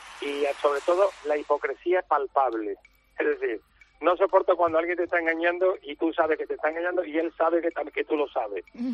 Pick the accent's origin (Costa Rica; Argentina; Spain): Spain; Seville, Andalusia; Yo soy muy sevillano y me conquista la feria.